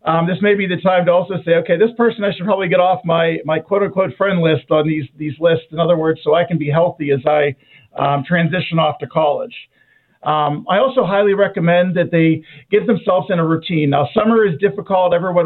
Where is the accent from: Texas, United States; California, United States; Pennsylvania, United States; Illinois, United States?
Pennsylvania, United States; Plum; I actually grew up in Plum Borough, so Pittsburgh guy.